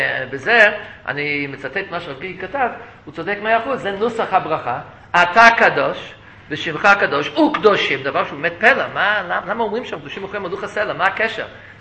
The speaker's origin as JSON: {"language": "Hebrew", "region": "New York", "country": "United States", "tie": "born or raised there", "said": "אבל כשהייתי ילד, אז בבוקר, כיתה א', כיתה ב', אז היינו עומדים, שמים יד על הלב, והיינו אומרים שאנחנו מצרים נאמנות לדגל ארצות הברית."}